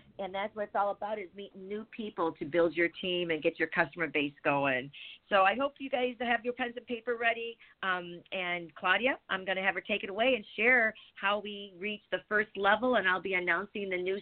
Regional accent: Michigan, United States; Hi, I'm from Michigan, and it is snowing.

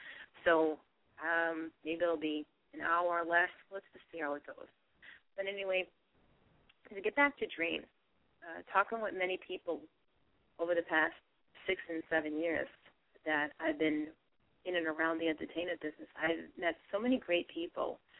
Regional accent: Massachusetts, United States; accent: Boston; I don't know if it's because of my Boston accent. I talk funny as it is.

